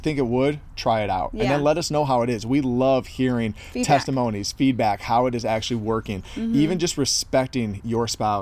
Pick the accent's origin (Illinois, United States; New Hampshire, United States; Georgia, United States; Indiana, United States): Indiana, United States; Again, we are from we're from Indiana. We just moved to Southern California.